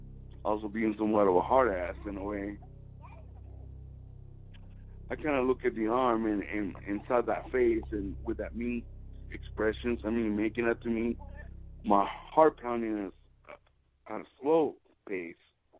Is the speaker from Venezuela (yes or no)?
yes; Venezuela; now in United States; 20 years ago, exactly 20 years ago, not to the date, but close to the month, I moved to the United States from Venezuela, a country down in South America.